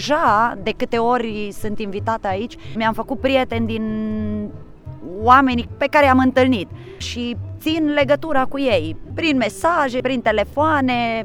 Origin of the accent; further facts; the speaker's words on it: Timișoara, Timiș County, Romania; also born or lived in Arad; Noi venim de la Timișoara, deși pe mine mă leagă tinerețea mea de Arad, deoarece am terminat liceul pedagogic în Arad și prietenii mei din tinerețe îi am în Arad.